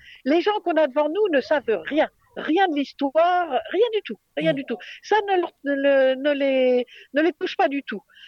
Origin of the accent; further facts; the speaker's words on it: Paris, Île-de-France, France; Je vous suivrai complètement là-dessus. Je suis parisienne, hein.